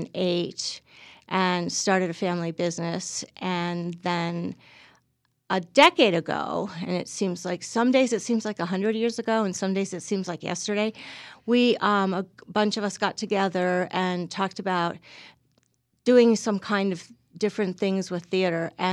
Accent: New York, United States; moved away as an adult; also born or lived in Illinois; now in San Francisco, United States; I grew up in New York State, and then I kind of slowly crossed the country because I did my undergraduate work in New York, and then I went to Illinois for graduate school

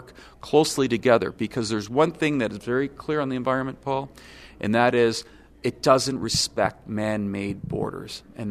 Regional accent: Canada; We're Canadian. We identify with the land.

